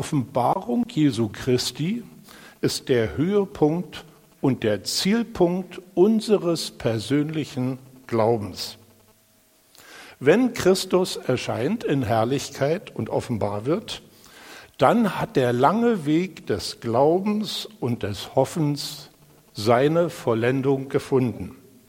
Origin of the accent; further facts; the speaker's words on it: Rostock, Mecklenburg-Vorpommern, Germany; Ich komme aus Rostock, aus der Brüdergemeinde